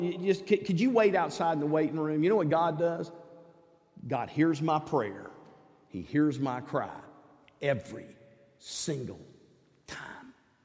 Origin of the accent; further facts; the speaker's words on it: the South, United States; We're from the South. Somebody always has cookies and cakes and all that around, you know.